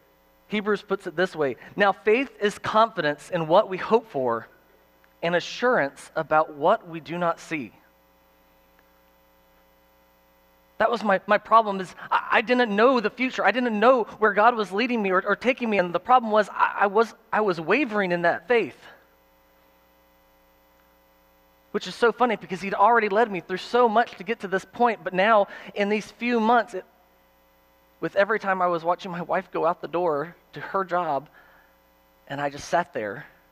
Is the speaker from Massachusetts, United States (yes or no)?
no; Alabama, United States; My big moment, one of my big moments was actually, I grew up in Alabama.